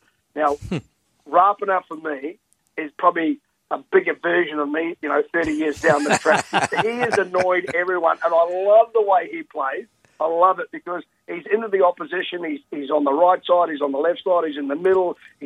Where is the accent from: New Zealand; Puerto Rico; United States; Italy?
New Zealand; But as a Kiwi, as a follower of rugby league